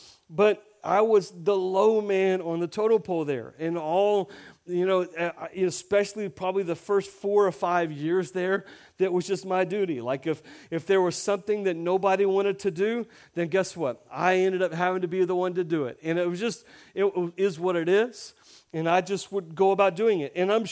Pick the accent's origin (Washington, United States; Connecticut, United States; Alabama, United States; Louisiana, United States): Alabama, United States; Because for some reason, because I was in Florida and I was from Alabama, it's just a natural thing for him to just make fun of Alabama people.